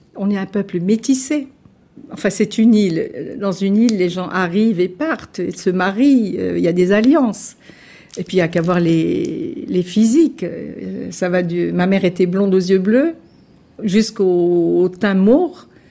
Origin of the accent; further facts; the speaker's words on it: Corsica, France; Je n'ai pas besoin de signes ostentatoires pour prouver que je suis corse.